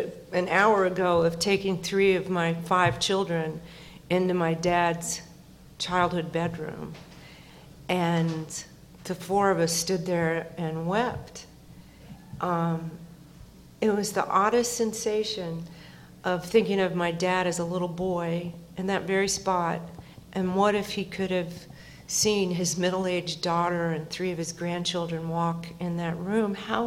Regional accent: Memphis, Tennessee, United States; born there; the fact that I was born in Memphis, the fact that my father came from here, my grandparents were cotton farmers

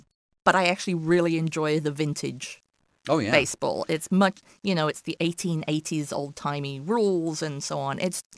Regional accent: England, United Kingdom; where I grew up in England, close to my hometown, in the Victorian era, they found an underground shell grotto.

